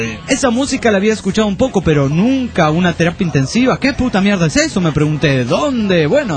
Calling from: San Juan, Argentina; Quería comentar que no sé si sabían que los argentinos

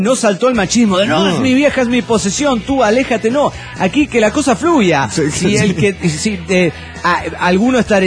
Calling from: Cuernavaca, Morelos, Mexico; de Cuernavaca, Moreno, México.

